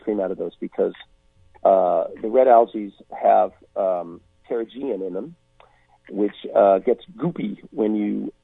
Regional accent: New York City, New York, United States; I grew up in New York City, okay? I grew up in West Village.

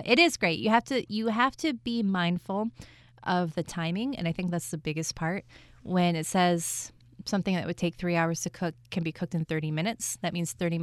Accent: New York, United States; I grew up out near the Finger Lakes where they put Riesling in your baby bottle.

